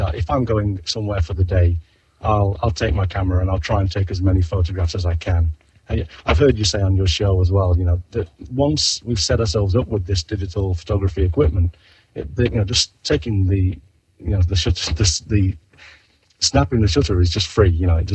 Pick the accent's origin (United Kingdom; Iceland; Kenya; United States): United Kingdom; Nottingham, East Midlands; The trade from my hometown in England is Nottingham lace.